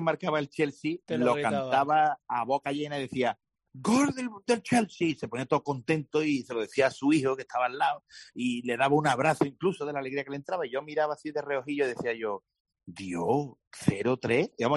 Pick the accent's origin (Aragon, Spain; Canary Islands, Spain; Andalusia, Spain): Andalusia, Spain; Jerez; me gusta mucho ver las procesiones de mi pueblo, no soy de ninguna hermandad, pero... Me gusta ver el espectáculo de la Semana Santa, me encanta. A mí todo lo que conlleva el ambientazo que se forma aquí en Jerez